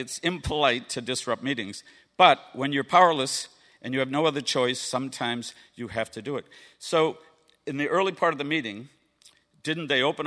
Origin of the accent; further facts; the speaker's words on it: Minnesota, United States; We're from Minnesota, right? We're all nice.